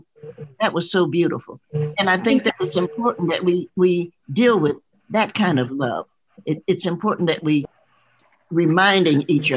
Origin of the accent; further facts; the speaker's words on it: the South, United States; I'm a Southerner. So I like to cook.